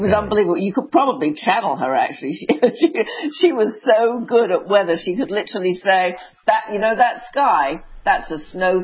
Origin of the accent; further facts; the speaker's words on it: England, United Kingdom; Growing up in England, you're obsessed with the weather because it changes every half hour.